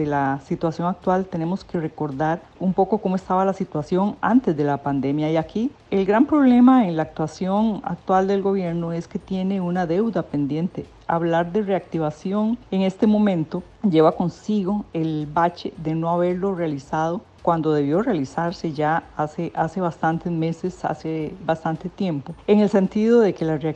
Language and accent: Spanish; Costa Rica; Nosotros tenemos que pensar como costarricenses que el déficit fiscal no solamente se soluciona por la vía de los ingresos